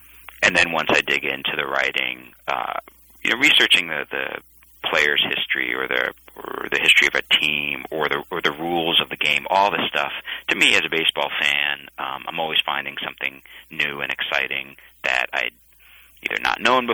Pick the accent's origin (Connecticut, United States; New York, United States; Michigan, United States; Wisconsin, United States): New York, United States; You know, I grew up in New York and was going to Yankee games when I was a kid back in 1978